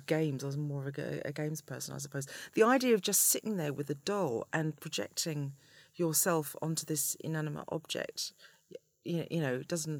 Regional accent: Hackney, London, United Kingdom; I grew up in the Far East of London, in Hackney.

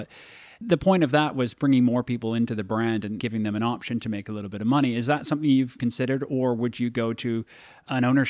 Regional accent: Toronto, Ontario, Canada; I've seen conversations from a number of cities, including my hometown in Toronto and Vancouver

